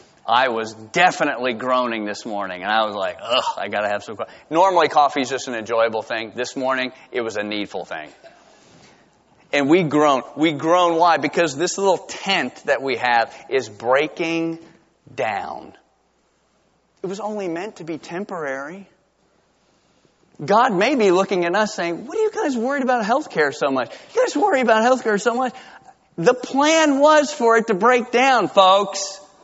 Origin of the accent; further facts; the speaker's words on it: Georgia, United States; I'm from South Georgia.